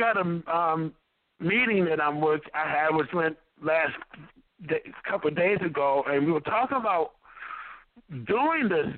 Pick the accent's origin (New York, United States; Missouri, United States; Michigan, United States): Michigan, United States; Okay, because, you know, I'm from Michigan, too, near Detroit.